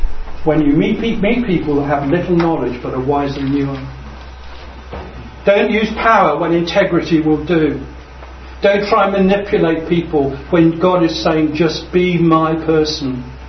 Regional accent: Guernsey; I was brought up in Guernsey in the Channel Islands.

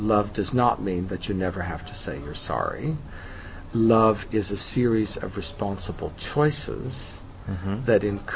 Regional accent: California, United States; moved away as an adult; also born or lived in Switzerland; Yes, I grew up in California. Mm-hmm. And while I lived there, I became a Zen Buddhist monk. And then in 1975, I came traveling in Europe.

